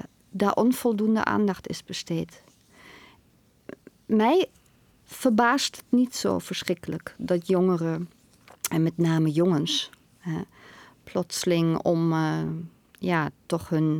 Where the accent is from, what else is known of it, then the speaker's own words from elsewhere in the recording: Germany; Dutch is a second language; now in Netherlands; En als Duitser heb ik dat heel erg moeten leren na zo'n Tweede Wereldoorlog.